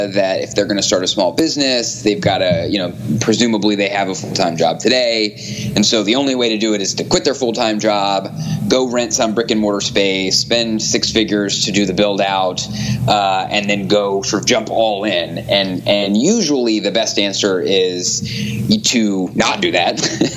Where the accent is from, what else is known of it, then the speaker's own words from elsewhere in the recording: Dayton, Ohio, United States; Well, I'm originally from Dayton, Ohio